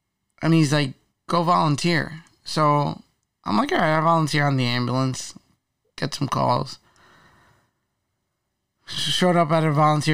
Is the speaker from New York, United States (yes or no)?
no; Jersey City, New Jersey, United States; So I grew up in Jersey City. It's like Pittsburgh. It's a big city.